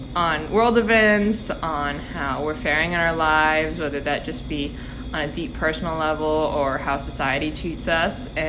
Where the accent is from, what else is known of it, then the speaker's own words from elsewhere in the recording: Bedford, New Hampshire, United States; I'm from Bedford, New Hampshire.